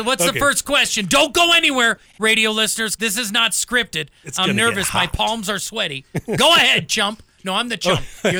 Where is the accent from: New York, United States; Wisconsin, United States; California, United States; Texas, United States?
Wisconsin, United States; My home state. You know, I tell people I am a cheesehead by birth, but a Packer fan by choice.